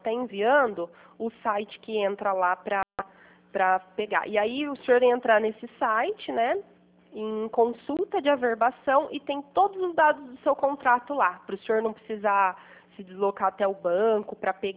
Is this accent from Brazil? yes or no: yes; Pirassununga, São Paulo, Brazil; Eu sou de Pirassununga, aqui do lado.